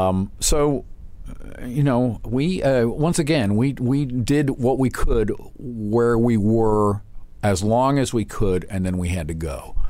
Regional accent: Winston-Salem, North Carolina, United States; also born or lived in Old Greenwich; I was born in Old Greenwich, Connecticut, and I often wonder what would have happened had I not gone with my family to Winston in 1962.

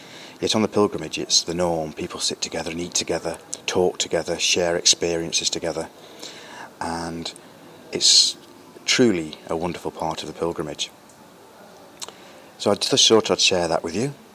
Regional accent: England, United Kingdom; I've got a reputation for being that English guy with the oil.

